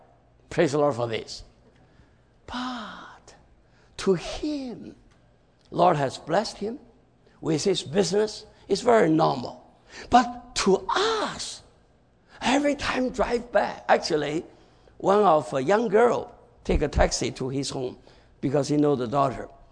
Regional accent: Cleveland, Ohio, United States; I'm from Cleveland. I serve the Lord in Cleveland. And there's a church in Cleveland.

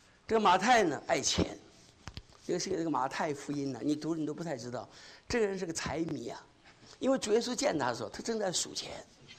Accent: Hangzhou, Zhejiang, China; 您不要生气啊，我是杭州人，所以可以不要生气，我有资格讲的。我这个老家离杭州啊，开车20分钟。

